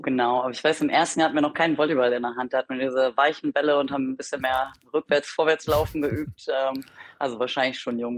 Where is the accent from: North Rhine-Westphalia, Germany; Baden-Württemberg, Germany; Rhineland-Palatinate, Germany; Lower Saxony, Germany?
Lower Saxony, Germany; Emlichheim; born there; Ja, ich komme gebürtig aus Emlichheim